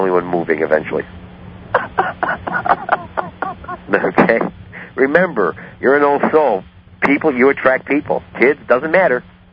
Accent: Chicago, Illinois, United States; And I'm from Chicago, and I can deal with the winter here

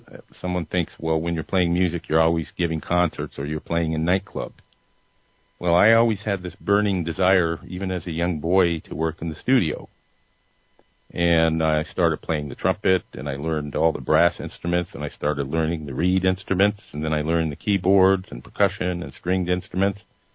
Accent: Ohio, United States; born there; I was born in Ohio 56 years ago today, believe it or not.

